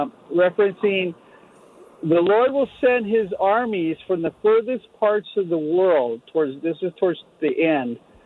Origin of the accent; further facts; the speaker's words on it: Montebello, California, United States; I grew up in Montebello. I went to Montebello Junior High. I graduated the same year you did. I'm practically the same age as you